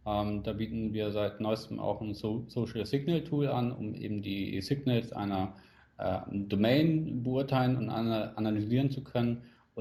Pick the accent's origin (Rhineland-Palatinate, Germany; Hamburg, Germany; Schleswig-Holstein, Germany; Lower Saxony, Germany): Hamburg, Germany; now in Cologne, Germany; Ich bin ja eigentlich Hamburger, lebe jetzt seit 3 Jahren in Köln oder 3,5 Jahren jetzt schon